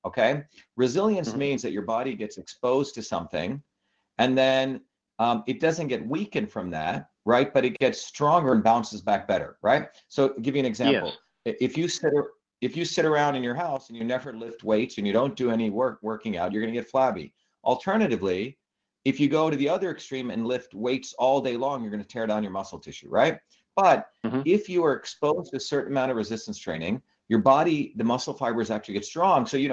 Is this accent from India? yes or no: yes; India; now in United States; I grew up in India, which had a caste system, was very interested in politics, was an activist throughout most of my life.